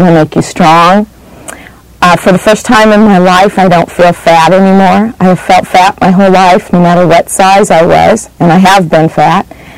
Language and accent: English; Elk Grove, California, United States; I'm from Elk Grove, California.